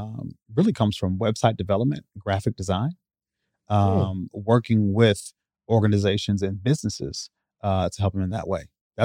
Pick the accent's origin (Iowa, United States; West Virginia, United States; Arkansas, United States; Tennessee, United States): Iowa, United States; Hey, I'm from Iowa. Iowa, right?